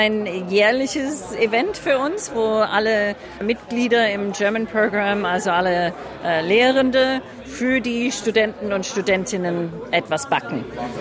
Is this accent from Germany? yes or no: no; Australia; German is a second language; Ich komme aus Australien. Also ich bin 100% australisch auf beiden Seiten. Ja, und habe hier an der Uni Deutsch gelernt und habe einen Austausch gemacht